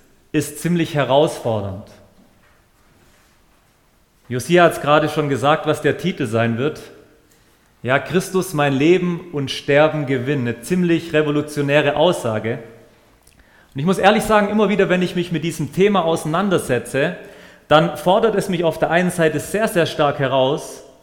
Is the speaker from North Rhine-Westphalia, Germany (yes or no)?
no; Stuttgart, Baden-Württemberg, Germany; nähe dem Schwäbischen Meer, wie man hier sieht, wie man bei uns in Stuttgart so schön sagt, der Bodensee.